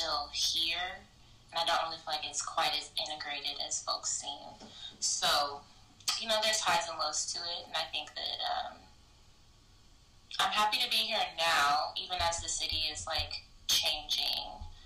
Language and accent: English; Seattle, Washington, United States; also born or lived in Tacoma; I was born in Tacoma, Washington.